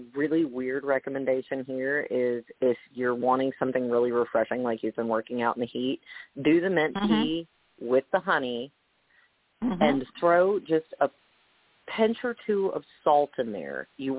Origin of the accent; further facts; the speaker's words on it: Arkansas, United States; because, again, I'm from Arkansas, if you don't have sweet tea, your doors are going to be shuttering real soon.